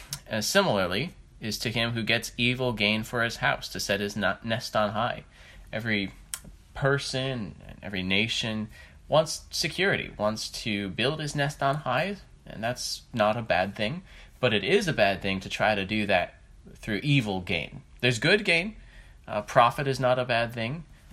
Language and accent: English; United States; And maybe as an American, I'm, you know, blind to maybe we are there already.